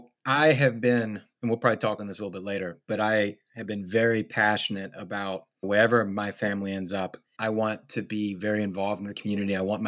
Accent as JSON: {"language": "English", "region": "Louisiana", "country": "United States", "moved": "as an adult", "lives_now": "Baltimore, United States", "said": "So from Louisiana originally, I went to the Naval Academy for college"}